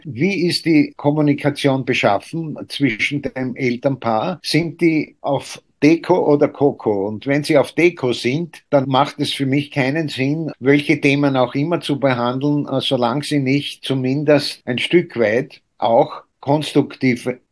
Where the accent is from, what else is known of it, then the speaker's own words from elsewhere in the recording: Styria, Austria; Ich bin in der Steiermark aufgewachsen, am Waldesrand, und bin als kleines Kind schon immer mit dem Pilzesuchen gegangen.